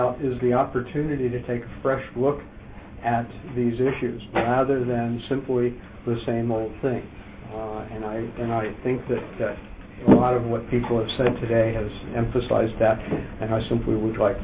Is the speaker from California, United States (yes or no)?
no; Thomaston, Maine, United States; I'm from Thomaston, Maine.